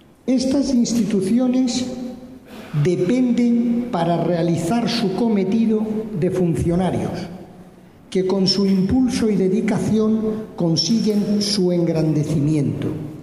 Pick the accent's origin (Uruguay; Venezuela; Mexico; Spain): Spain; Como españoles judíos, valoramos la institucionalidad de la administración pública.